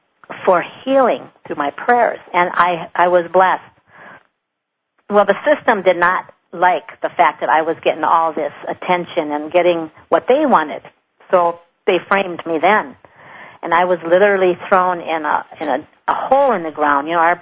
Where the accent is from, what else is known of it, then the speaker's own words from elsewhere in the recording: Minnesota, United States; from Northwest Minnesota.